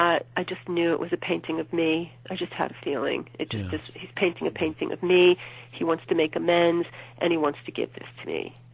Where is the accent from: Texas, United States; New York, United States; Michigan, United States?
New York, United States; New York City; I'm from the city. My whole life is in the city. My industry is in New York. Leaving New York would mean giving up everything.